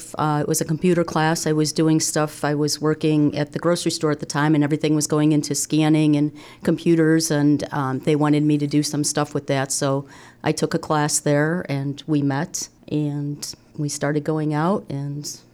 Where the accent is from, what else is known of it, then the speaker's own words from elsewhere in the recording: Parma, Ohio, United States; I grew up in Parma at St. Charles Parish.